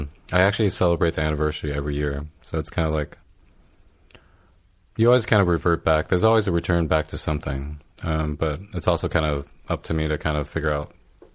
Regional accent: California, United States; because I'm from California, just seeing them all again

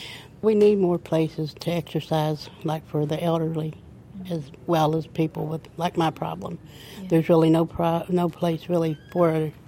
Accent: West Virginia, United States; I grew up in West Virginia. We burnt coal. So I've had it ever since I was a little kid.

